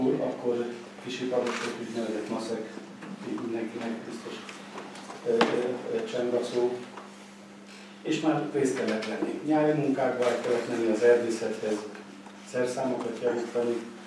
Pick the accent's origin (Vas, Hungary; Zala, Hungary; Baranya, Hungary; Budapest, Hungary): Vas, Hungary; Kőszeg; born there; és mint katona került Kőszegre, és én már itt születtem 57 évvel ezelőtt